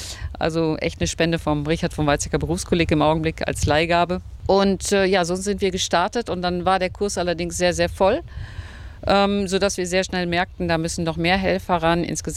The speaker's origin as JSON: {"language": "German", "town": "Dülmen", "region": "North Rhine-Westphalia", "country": "Germany", "said": "und ich komme aus Dülm"}